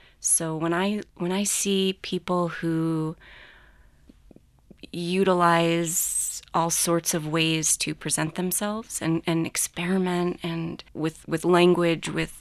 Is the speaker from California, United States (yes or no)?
no; New Jersey, United States; I hesitantly grew up in New Jersey, and I was surrounded by concrete and strip malls.